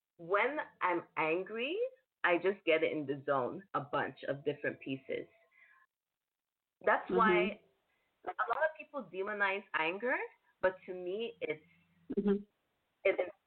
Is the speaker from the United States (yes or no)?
no; Canada; Okay, I'm from Canada. I'm born in Canada. My parents are from Cameroon.